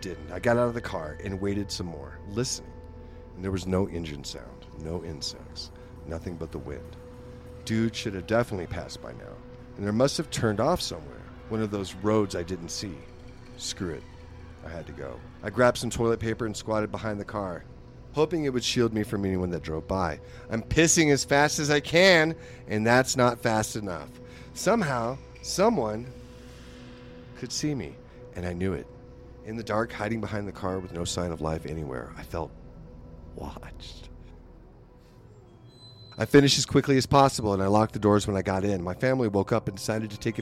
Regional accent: Texas, United States; We're from Texas. For most part, everything around here is flatty flat, flat blah.

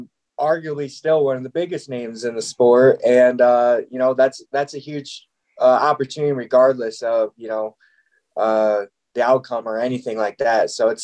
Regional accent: Illinois, United States; I had to move back home, back to my hometown in Illinois.

